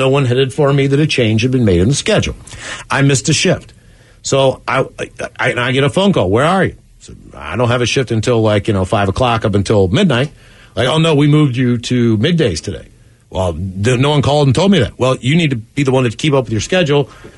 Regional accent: West Virginia, United States; where I grew up in West Virginia, it was one of the bigger towns, but it's also, West Virginia is still West Virginia.

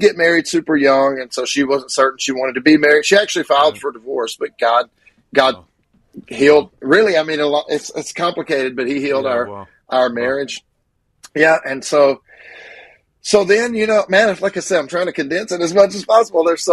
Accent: Grenada, Mississippi, United States; born there; And so I was born in Grenada, Mississippi

